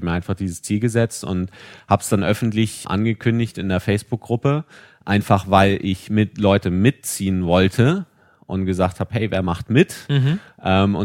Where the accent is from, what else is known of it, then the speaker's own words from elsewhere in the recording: Kiel, Schleswig-Holstein, Germany; born there; was für mich kommt gebürtig aus Kiel, immer so ein tolles Gefühl hervorweckt, ist, wenn ich dieses Geräusch von Meeresrauschen höre.